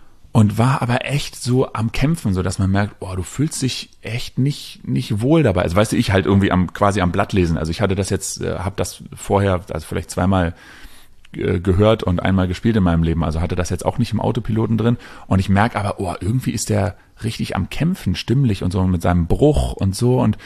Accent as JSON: {"language": "German", "region": "Berlin", "country": "Germany", "tie": "born or raised there", "said": "ich bin ja Berliner und hier groß geworden"}